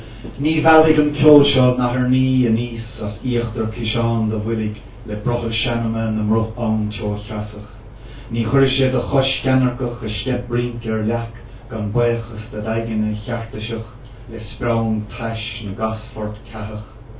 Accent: Ireland; now in Australia; one of the peculiar things about being Irish in Australia

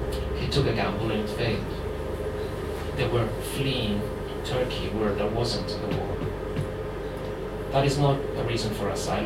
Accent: Durham, North East England, United Kingdom; now in Würzburg, Germany; I live in Würzburg, Bavaria, but I'm from Durham.

